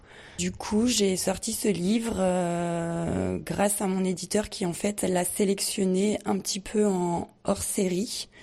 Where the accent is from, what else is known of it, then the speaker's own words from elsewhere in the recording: Montgenèvre, Provence-Alpes-Côte d'Azur, France; Je suis originaire des Hautes-Alpes, je suis native de Montgenèvre. Je suis une maman, une jeune maman, entre guillemets, parce que j'ai 38 ans